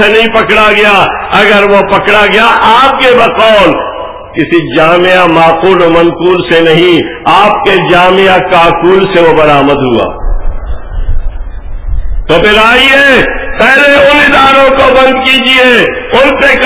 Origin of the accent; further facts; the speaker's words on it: Balochistan, Pakistan; میرا تعلق بلوچستان سے ہے، یہاں بھی استحصال کی بات نظر آ رہی تھی۔